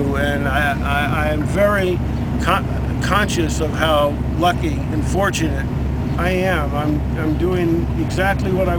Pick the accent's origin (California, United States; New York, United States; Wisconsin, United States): New York, United States; Yeah, I ended up starting my working career in Boston, even though I grew up in New York.